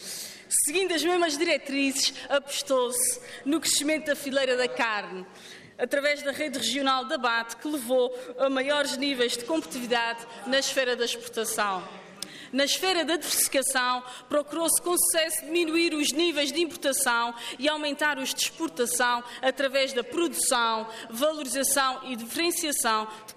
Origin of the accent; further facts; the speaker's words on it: Azores, Portugal; daquilo que nos define enquanto açorianos.